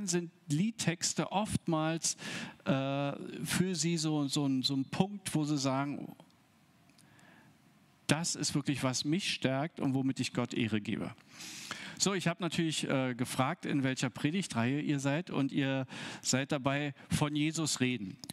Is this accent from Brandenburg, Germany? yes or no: yes; Brandenburg an der Havel, Brandenburg, Germany; in Brandenburg, da wo ich herkomme, Brandenburg an der Havel, im ganzen Land Brandenburg